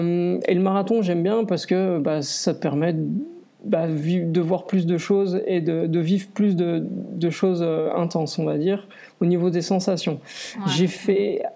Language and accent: French; Nancy, Grand Est, France; now in Brussels, Belgium; je suis français à la base, parce que je suis originaire de Nancy. Et puis, j'ai débarqué à Bruxelles en 2007.